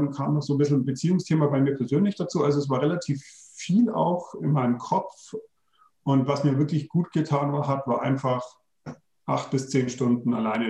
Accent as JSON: {"language": "German", "region": "Bavaria", "country": "Germany", "said": "ich komme ja aus der Region von München und war immer am Starnberger See paddeln."}